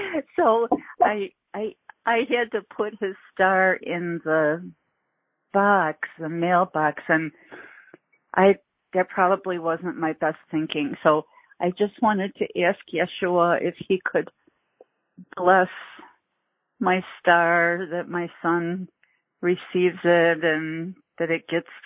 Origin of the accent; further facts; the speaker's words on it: Ireland; so I'm Irish.